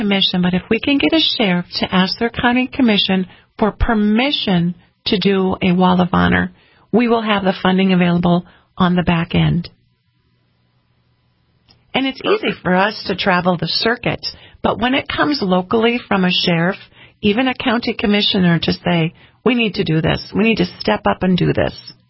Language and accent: English; Linton, North Dakota, United States; He has longtime connections to Linton, my hometown.